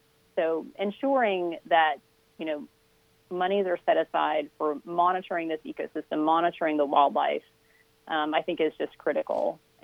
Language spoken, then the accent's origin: English; Mobile, Alabama, United States; I grew up in Mobile, Alabama on the coast